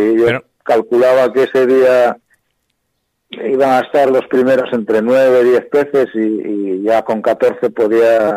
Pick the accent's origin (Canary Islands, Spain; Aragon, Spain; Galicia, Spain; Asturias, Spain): Asturias, Spain; Gijón; Sí, soy bueno, de Gijón.